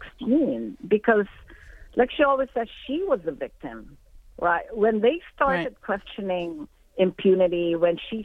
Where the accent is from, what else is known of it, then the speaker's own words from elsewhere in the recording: Philippines; they do it in countries like the Philippines because we are English-speaking